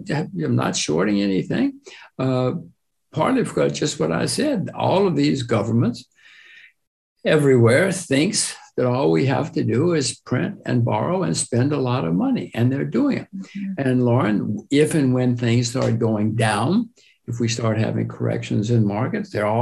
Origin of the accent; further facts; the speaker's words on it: United States; I'm an American. My kids are Americans